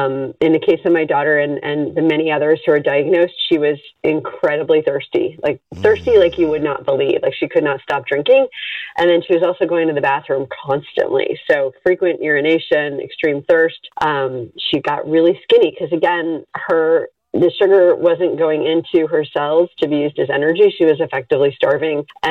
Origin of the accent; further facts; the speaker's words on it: East Coast, United States; also born or lived in Europe; And born and raised on the East Coast, a little bit in Europe, and here I am now.